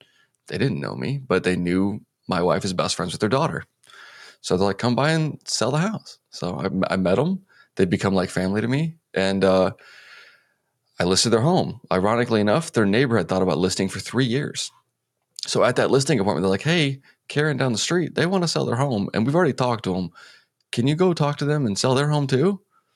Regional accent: Addison, Illinois, United States; I'm actually from the suburbs of Chicago. I can get to Chicago from Addison, where I grew up, in like 25, 30 minutes

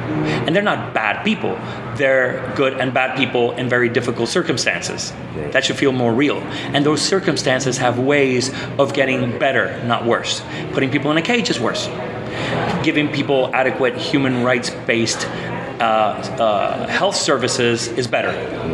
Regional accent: Puerto Rico; moved away; also born or lived in Florida, United States / Indiana, United States; Yeah, I'm born and raised in Puerto Rico. But I was lucky that I've been able to study in different places in the United States. I studied a couple places. I did Florida for a few years. I went to Indiana.

